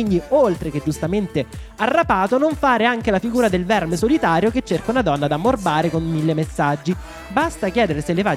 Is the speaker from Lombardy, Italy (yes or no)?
no; Viterbo, Lazio, Italy; io vengo da Viterbo, che è una delle famose città termali